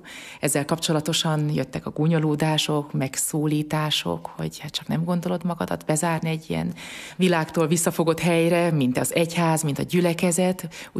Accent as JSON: {"language": "Hungarian", "town": "Megyaszó", "region": "Borsod-Abaúj-Zemplén", "country": "Hungary", "tie": "born or raised there", "said": "Én Megyaszón nőttem fel, a szülőfalum Megyaszó, és a családi házunk a parókia szomszédságában volt"}